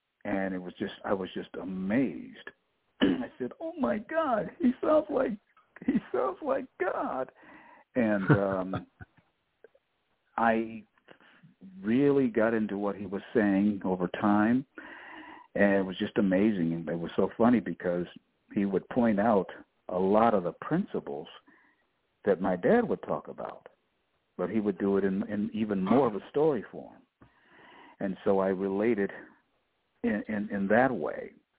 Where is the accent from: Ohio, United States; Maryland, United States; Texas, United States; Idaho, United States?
Ohio, United States; Cleveland; And ironically, growing up in Cleveland, my family knew radio personalities